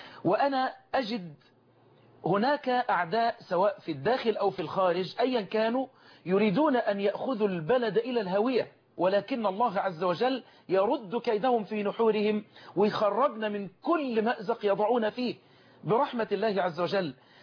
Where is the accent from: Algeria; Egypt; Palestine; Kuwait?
Egypt